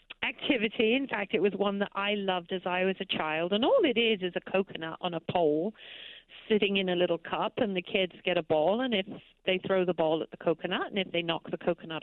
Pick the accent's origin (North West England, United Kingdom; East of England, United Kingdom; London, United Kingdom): East of England, United Kingdom; I am from Norfolk in England.